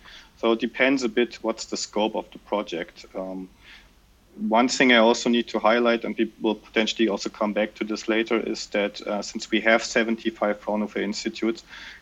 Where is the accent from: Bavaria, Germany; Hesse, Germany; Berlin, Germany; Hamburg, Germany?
Berlin, Germany; English is a second language; So I was born in Berlin and I've also been working in Berlin more or less my whole life. I'm located pretty much in the center of Berlin, working for Fraunhofer Focus.